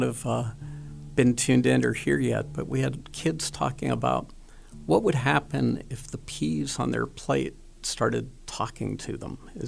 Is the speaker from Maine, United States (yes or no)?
no; Pittsburgh, Pennsylvania, United States; And my gosh, when I was growing up in Pittsburgh, none of the stores were open on Sundays.